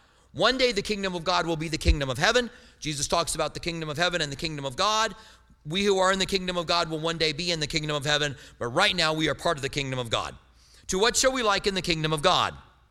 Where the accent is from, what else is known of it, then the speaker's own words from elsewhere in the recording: Clinton, Iowa, United States; born there; I was born in Clinton, Iowa.